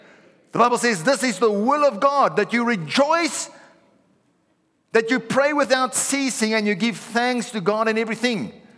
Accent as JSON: {"language": "English", "town": "Pretoria", "region": "Gauteng", "country": "South Africa", "said": "To be married, I'm Afrikaans background, she's an English background, she's from the Free State, I'm here from Pretoria."}